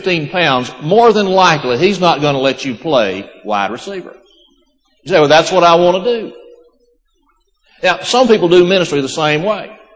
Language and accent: English; Florala, Alabama, United States; Where I grew up in Florella, Alabama, the name Jackson is an honorable name.